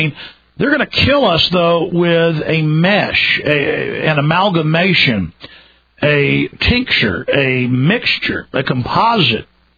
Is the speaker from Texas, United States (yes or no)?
yes; Dallas, Texas, United States; I saw the corrupt preachers, growing up in Dallas around me, and that made me a little bit cynical.